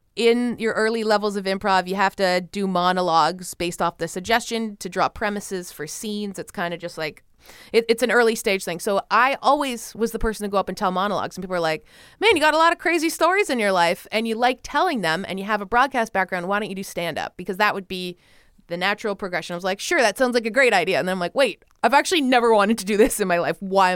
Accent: Canada; It was in Canada, my home country.

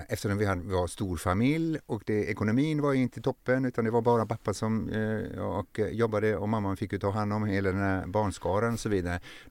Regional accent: Finland; born there; Ja, jag är född i Finland och i en stor familj, eller ja, vi blev många, 8 barn

